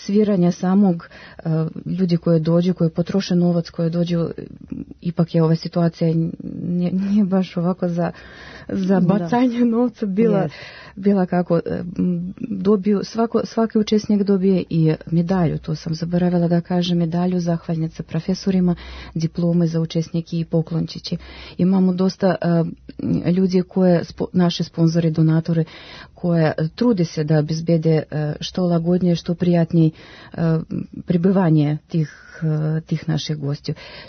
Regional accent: Russia; Croatian is a second language; Ko što po naglasku čujete, ja sam Ruskinja koja je studirala u Adijski državni konzervatorijom.

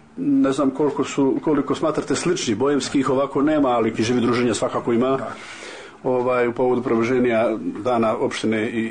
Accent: Rogatica, Republika Srpska, Bosnia & Herzegovina; dolazim iz Rogaca iz Republike Srpske.

